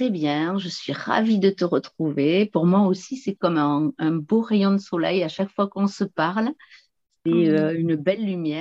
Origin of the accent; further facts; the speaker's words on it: South-West France, France; je viens du sud-ouest de la France et j'habite une petite commune au pied des montagnes pyrénéennes, juste à la frontière espagnole, et voilà, dans un beau paysage magnifique. Et je suis non plus pas très loin de l'océan où je suis aujourd'hui, d'ailleurs, dans ma ville natale.